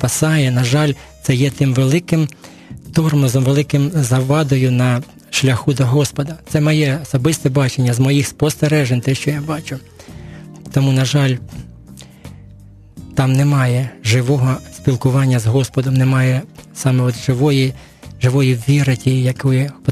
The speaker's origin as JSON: {"language": "Ukrainian", "town": "Sumy", "region": "Sumy Oblast", "country": "Ukraine", "tie": "born or raised there", "moved": "as an adult", "lives_now": "Nizhyn, Ukraine", "said": "Ні, я не народився в Ніжині, бо я військовий бувший, я полковник запасу, тому я родом сам із Сумщини, із Сум самих. Але так, останнє місце моєї просто служби було в Ніжині, я закінчив тут з 91-го року, і так залишився в Ніжині, Ніжин став моїм тепер рідним містом."}